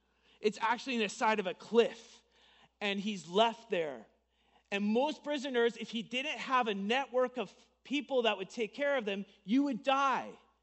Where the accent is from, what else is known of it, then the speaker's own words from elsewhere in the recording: Canada; Now, I'm fourth generation Ukrainian, so I'm basically Canadian, okay?